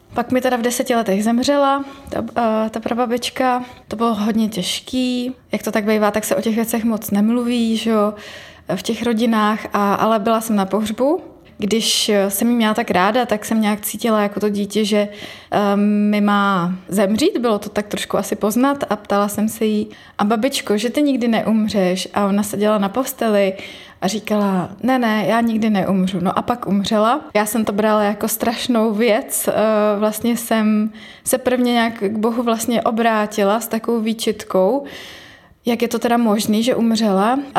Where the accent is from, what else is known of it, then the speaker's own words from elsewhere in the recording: České Budějovice, South Bohemian Region, Czechia; born there; Já jsem se narodila v Českých Budějovicích. Vyrůstala jsem jako jediný dítě svých rodičů.